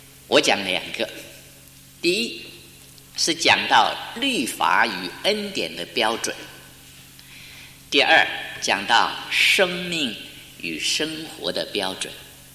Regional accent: China; 我们中国人都懂得说做事容易是处人难呢

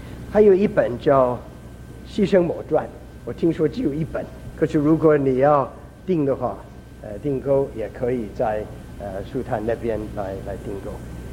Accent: Kaifeng, Henan, China; moved away; 就想起我小的时候在河南开封跟小朋友一起玩，听到鸟声，看到树花，都是北方我很熟悉的。

